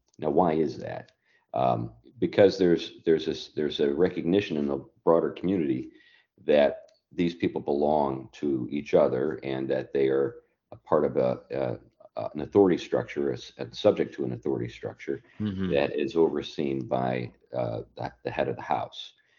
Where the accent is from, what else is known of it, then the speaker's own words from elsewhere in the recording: United States; when I first came into the Christian faith, because I'm an American.